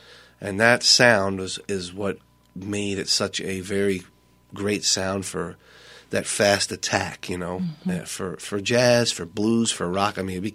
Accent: Philadelphia, Pennsylvania, United States; I'm from Philadelphia, so the tri-state area, so Philadelphia, New Jersey, and Delaware.

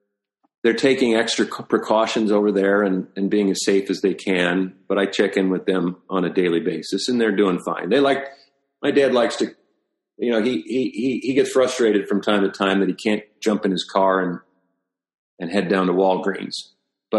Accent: Peoria, Illinois, United States; also born or lived in Springfield, Illinois; I was born in Springfield, Memorial Hospital there, and lived in Westchester Boulevard off of Chatham Road. And then about age eight, we moved to Peoria.

